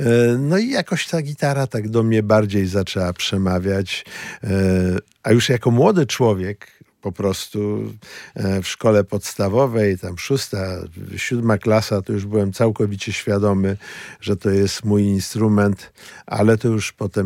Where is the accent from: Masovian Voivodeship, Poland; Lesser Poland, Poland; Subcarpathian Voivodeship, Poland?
Masovian Voivodeship, Poland; Mława; Jako dziecko w ogóle, w tej chwili można powiedzieć, w późnych latach 60. na początku ich były modne akordeony. Wszyscy grali, mieszkałem w Mławie wtedy